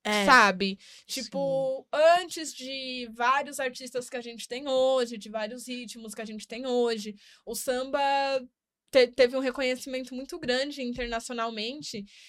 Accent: São Paulo, Brazil; Mas aí aqui a gente é paulista, né, amor?

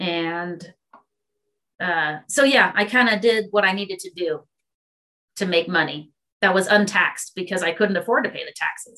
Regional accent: Santa Barbara, California, United States; So I'm originally from California, Santa Barbara, California, of all places, which is extremely expensive to live in.

